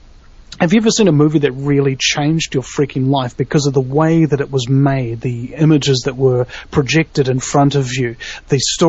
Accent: New Zealand; Now, me being a New Zealander, I mean, you know, we get American culture because our culture is American culture to a large degree.

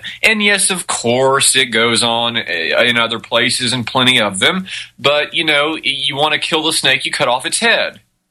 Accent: Texas, United States; I grew up in Texas. When you grow up in Texas, you're a Texan.

